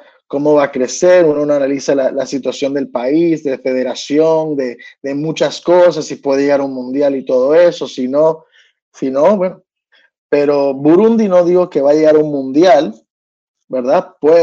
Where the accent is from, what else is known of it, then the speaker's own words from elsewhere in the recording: Tampa, Florida, United States; born there; un equipo de los Rowdies, por decir, que es de donde yo nací aquí en Estados Unidos